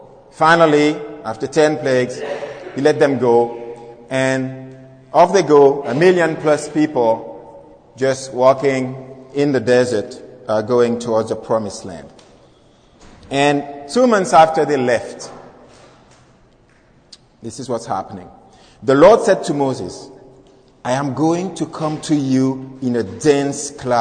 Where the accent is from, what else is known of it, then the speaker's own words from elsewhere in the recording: Montreal, Quebec, Canada; I'm coming from Montreal, and I'm very glad to be here.